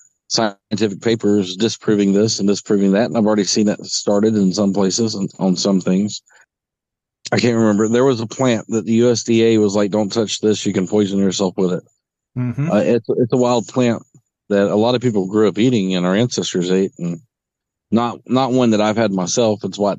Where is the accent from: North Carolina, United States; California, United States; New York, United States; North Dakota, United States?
North Carolina, United States; So I'm from North Carolina. Up in North Carolina, kudzu is the damned weed.